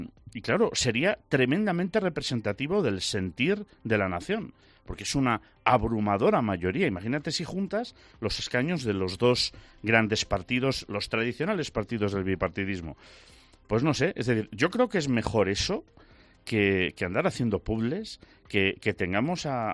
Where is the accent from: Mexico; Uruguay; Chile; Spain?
Spain; Galicia; now in Zamora, Spain; yo estoy muy orgulloso de mi país. Yo me siento muy español, muy gallego, muy zamorano de adopción, que esta tierra me ha acogido y me ha dado prácticamente todo aquello que me hace feliz.